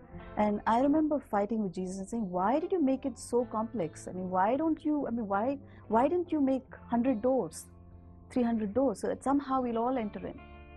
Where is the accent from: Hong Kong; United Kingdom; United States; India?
India; I'm from India, and I've been a Hindu by birth.